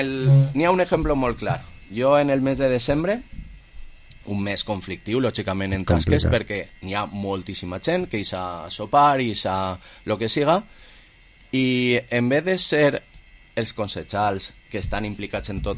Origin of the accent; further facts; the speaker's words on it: Vila-real, Valencian Community, Spain; Som gent de Villarreal que aposta per gent de Villarreal